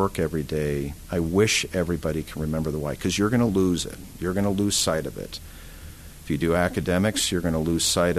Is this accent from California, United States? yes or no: yes; Modesto, California, United States; I'm from Modesto, California. I'm going to be a heart surgeon.